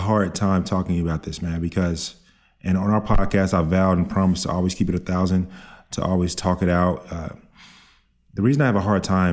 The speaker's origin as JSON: {"language": "English", "town": "Dallas", "region": "Texas", "country": "United States", "said": "Have you noticed, because Rachel's from Dallas, I'm from Dallas."}